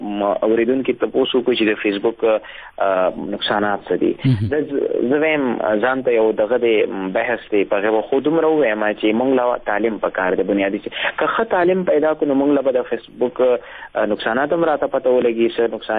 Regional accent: Khyber Pakhtunkhwa, Pakistan; ځکه چې په خپله زه قبایلي یم

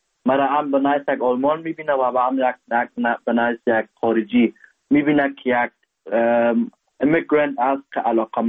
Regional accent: Afghanistan; now in Germany; ما هر وقت میگم که آلمان هستم تا هم از افغانستان میام

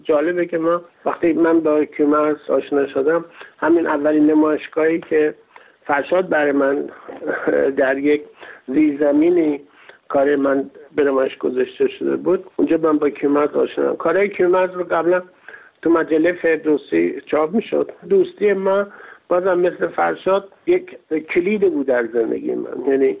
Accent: Iran; moved away; بعد من از ایران اومدم بیرون.

